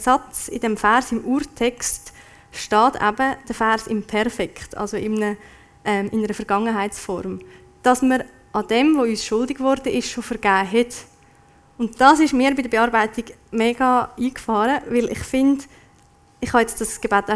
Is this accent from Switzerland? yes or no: yes; Switzerland; dass wir als Schweizer einfach denken